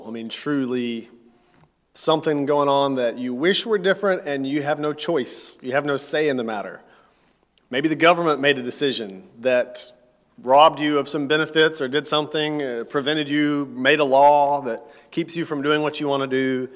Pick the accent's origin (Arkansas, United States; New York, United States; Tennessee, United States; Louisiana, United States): Tennessee, United States; You know, we pride ourselves in Texas, and I come from Tennessee originally, Southern hospitality.